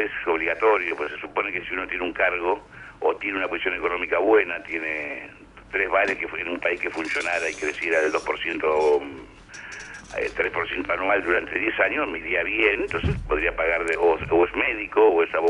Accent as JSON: {"language": "Spanish", "country": "Argentina", "said": "Me ha ido bien, me ha ido regular y me ha ido mal como cualquier argentino."}